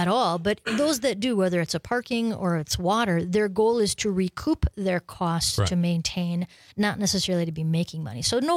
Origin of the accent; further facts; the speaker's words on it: Wausau, Wisconsin, United States; I grew up in the Wausau area.